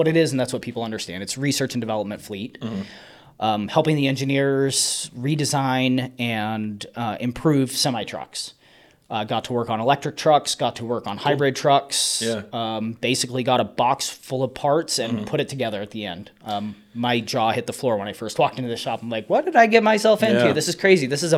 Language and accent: English; Bishop, United States; So I grew up here in Bishop.